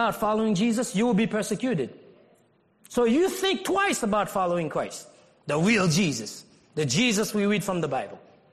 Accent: Haiti; I even growing up in Haiti, it's just like there was this saying or this mindset

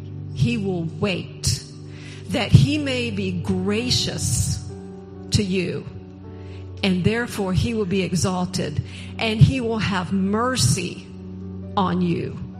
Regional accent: Currituck, North Carolina, United States; And then I'm from Currituck down the road.

